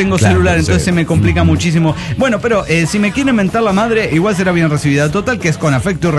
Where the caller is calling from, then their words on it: Coacalco, State of Mexico, Mexico; de Coacalco, Edomex.